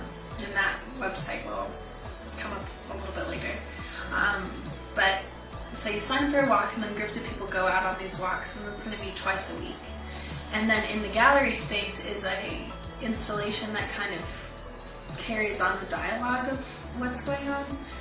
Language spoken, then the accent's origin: English; Albuquerque, New Mexico, United States; I'm a student at UNM. I grew up in Albuquerque